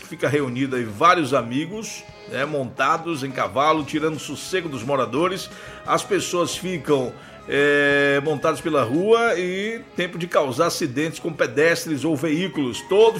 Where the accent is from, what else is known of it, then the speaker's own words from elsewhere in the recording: Rio de Janeiro, Brazil; sou do Rio de Janeiro.